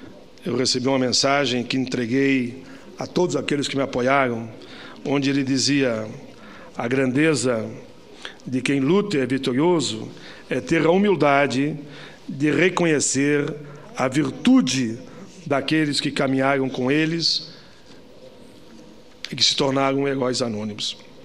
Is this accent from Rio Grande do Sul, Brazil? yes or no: yes; Rio Grande do Sul, Brazil; born there; nessa terra gaúcha, onde nasci e nasceram meus pais e avós e bisavós